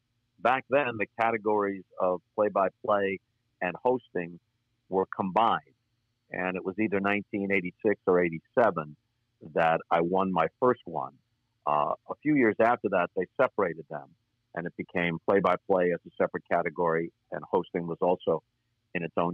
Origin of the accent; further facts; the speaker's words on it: New York, United States; I read in a Nick yearbook as a kid growing up on Long Island